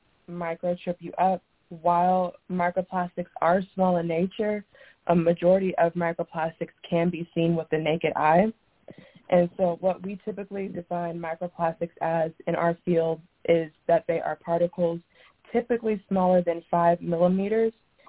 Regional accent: Kansas, United States; I'm from Kansas, and the area that I live in that we get our fresh water, like our drinking water from, is from the Ogallala Aquifer.

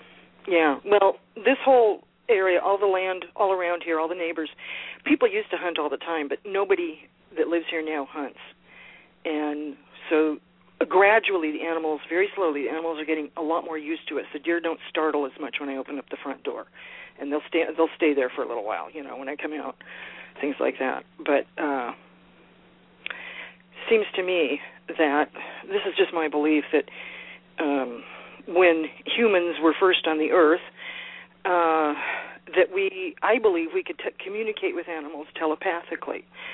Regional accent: Los Angeles, California, United States; now in Tennessee, United States; I grew up in the city. I grew up in Los Angeles and, moved here to the mountains of Tennessee about 8 years ago.

